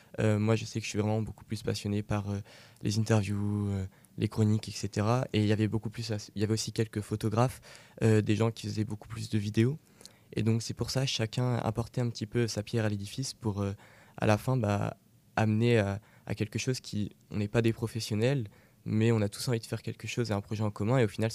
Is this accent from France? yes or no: yes; France; Alors chez nous en France